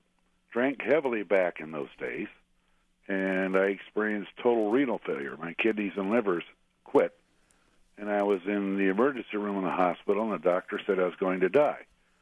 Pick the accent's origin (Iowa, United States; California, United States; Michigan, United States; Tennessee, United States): Michigan, United States; Livonia; A long time ago, when I was born and raised in Livonia, a suburb of Detroit.